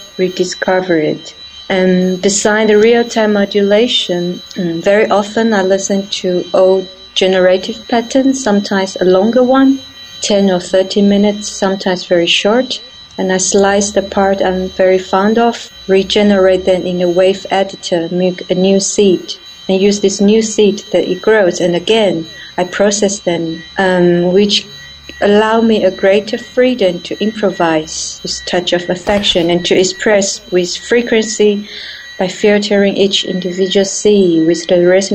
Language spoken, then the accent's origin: English; Taiwan; now in Basel, Switzerland; I came from Taiwan and have been living in Basel for a year and a half now.